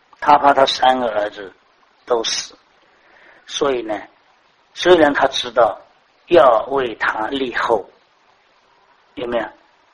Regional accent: China; 我们中国人很搞这套东西的，不是这样吗？

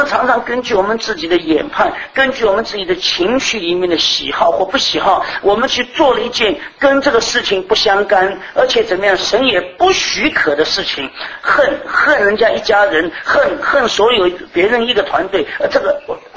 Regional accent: China; 在我们中国人的习惯里面，就是说有很多事情要灭九族

